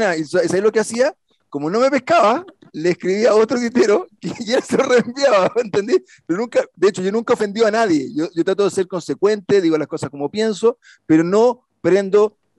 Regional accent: Chile; Y yo decía que soy chileno, que tengo una linda familia, tengo 4 hijas

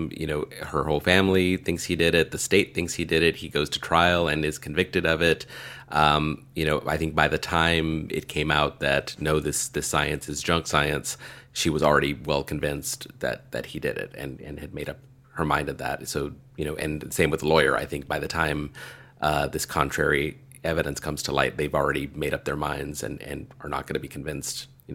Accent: Texas, United States; I grew up in South Texas where the winters are so mild that really we don't have good ways of dealing with cold weather.

